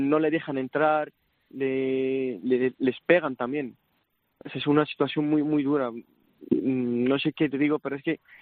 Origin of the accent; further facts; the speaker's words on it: Syria; Spanish is a second language; cuando era niño en Siria, antes de guerra, o sea, pensaba, yo hacía teatro en Siria y tenía sueños